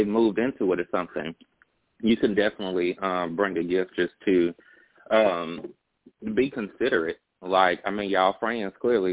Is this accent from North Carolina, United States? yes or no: no; Little Rock, Arkansas, United States; now in Houston, United States; Hi, this is … I'm calling from Houston, originally from Little Rock, Arkansas.